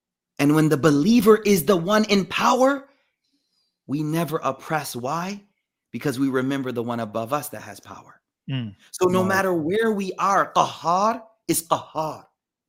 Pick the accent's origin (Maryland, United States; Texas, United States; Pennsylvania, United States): Texas, United States; I'm from Texas, so it's, you know, this ain't my first rodeo.